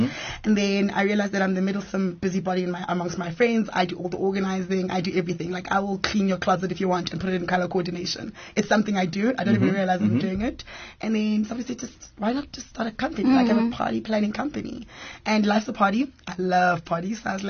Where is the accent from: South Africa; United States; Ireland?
South Africa; Kempton Park, Gauteng; born and bred in Jersey, Kempton Park, born and bred. I come from a Zulu Swati mother and a Sotho father, so I'm a Zutu. But my mother is Zulu Swati, but my dad is Sotho.